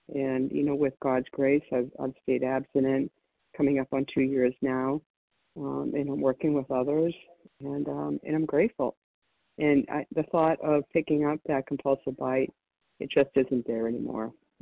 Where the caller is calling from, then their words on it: Florida, United States; I'm calling from Florida.